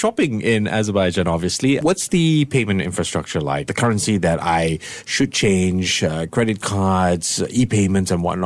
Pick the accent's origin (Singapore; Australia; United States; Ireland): Singapore; So as a Singaporean, I definitely need to take note that when I arrive, I need to apply for a visa